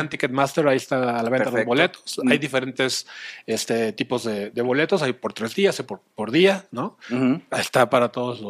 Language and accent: Spanish; Mexico; Nuestros héroes como mexicanos deberían estar en otros medios